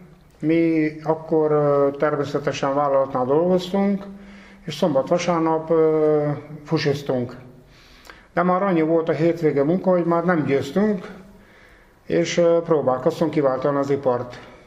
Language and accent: Hungarian; Zsáka, Hajdú-Bihar, Hungary; born there; Én Hajdú-Bihar megyébe, Zsáka községbe születtem, egy kis faluba